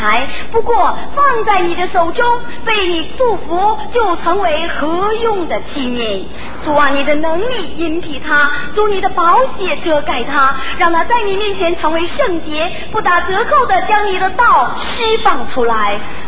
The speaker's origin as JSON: {"language": "Chinese", "country": "China", "said": "今天在我们中国人的年日中，这是大年初四"}